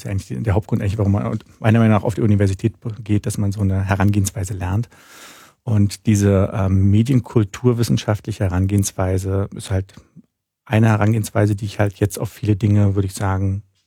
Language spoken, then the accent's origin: German; Berlin, Germany; Ich komme aus Berlin. Also aus Ostberlin komme ich. Hab ja noch 11 Jahre